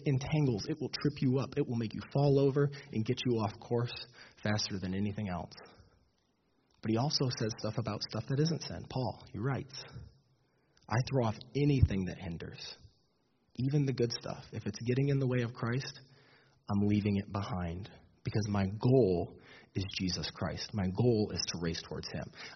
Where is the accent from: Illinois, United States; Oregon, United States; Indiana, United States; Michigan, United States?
Michigan, United States; Petoskey; I remember growing up in Petoskey, Michigan.